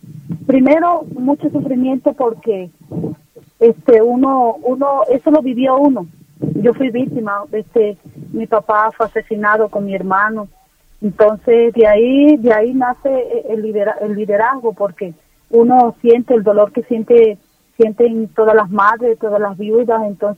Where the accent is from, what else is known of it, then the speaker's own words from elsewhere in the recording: El Molino, La Guajira, Colombia; En este momento estoy ya en mi pueblo natal, el Molino Guajira.